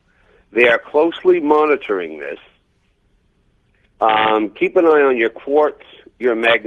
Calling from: Vermont, United States; from Vermont.

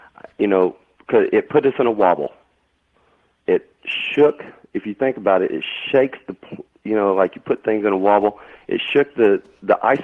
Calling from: Arlington, Texas, United States; Yes, Arlington, Texas.

